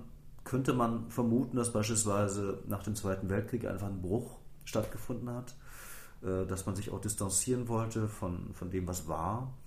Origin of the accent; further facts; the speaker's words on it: Rostock, Mecklenburg-Vorpommern, Germany; also born or lived in Schlema / Erzgebirge; ich bin geboren in Schlema, habe im Erzgebirge dann 10 Jahre verbracht und bin dann an die Ostsee gezogen mit meinem Vater. Der hat damals die Pfarrstelle gewechselt und dann sind wir nach Rostock gegangen. Dort habe ich wiederum etwa 10 Jahre verbracht